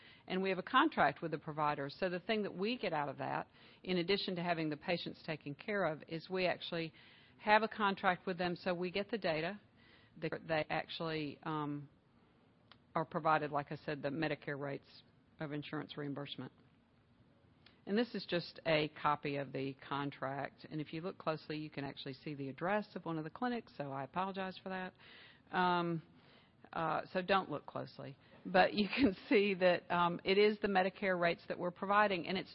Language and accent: English; Mississippi, United States; I'm from Mississippi. I'm the state health officer there.